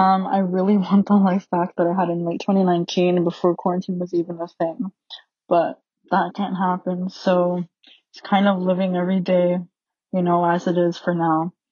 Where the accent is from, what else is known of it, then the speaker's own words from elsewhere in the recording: Toronto, Ontario, Canada; I'm from Toronto, and I've been listening to this podcast for about a month now.